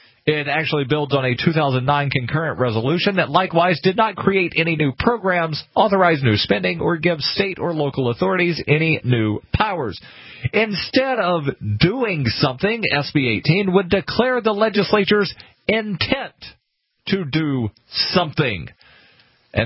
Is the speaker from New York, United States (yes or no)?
no; Alabama, United States; I was born and raised in Alabama, where, you know, like, the football program and the basketball program funded all of the other athletic programs.